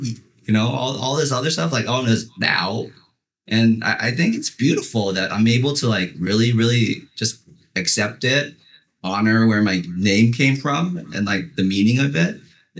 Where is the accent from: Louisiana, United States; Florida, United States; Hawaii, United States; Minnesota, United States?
Minnesota, United States; I grew up in the States, but my younger childhood was in Minnesota, where I grew up with people just constantly mispronouncing my name, right?